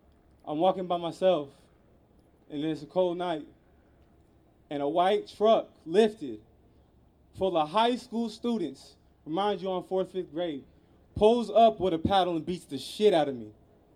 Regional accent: Pendleton, Oregon, United States; also born or lived in Portland; So I was born in Portland, Oregon. However, I was raised in Eastern Oregon.

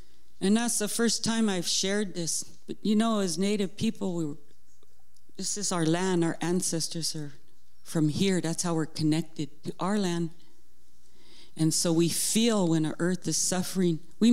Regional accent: Pacific Northwest, United States; now in Cascade Locks, United States; I'm from the Columbia River. I live in Cascade Locks.

